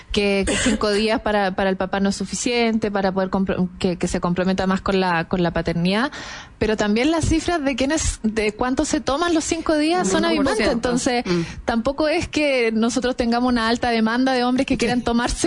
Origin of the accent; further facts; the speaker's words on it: Chile; como chilenos tenemos que hacernos cargo